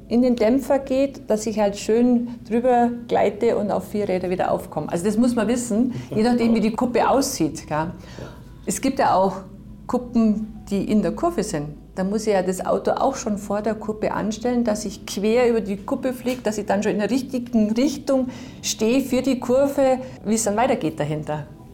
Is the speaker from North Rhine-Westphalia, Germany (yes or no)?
no; Bad Bayersoien, Bavaria, Germany; aus Bad Bayersoen, wo ich herstamme